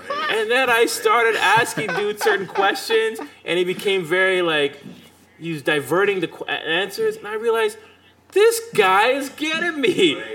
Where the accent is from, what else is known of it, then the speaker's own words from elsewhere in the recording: Brooklyn, New York, United States; yo, I'm from Brooklyn.